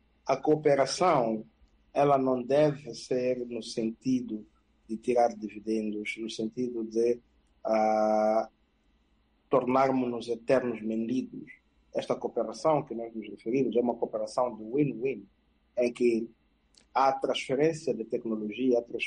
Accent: Mozambique; assumir a responsabilidade que nós temos como país e como moçambicanos

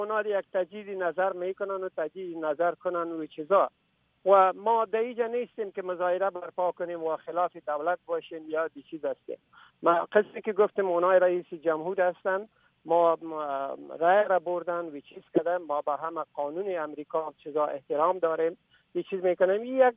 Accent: Afghanistan; من یک افغان هستم، به ضمنش مسلمان هستم، باز هم مهمتر از همه من یک انسان هستم.

